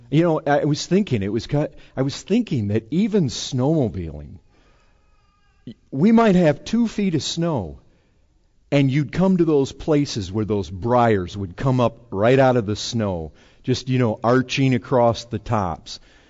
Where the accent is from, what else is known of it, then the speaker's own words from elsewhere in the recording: Michigan, United States; We have other stuff here, cactus and other things that poke you. But growing up in Michigan, I remember this great big briar patch back there.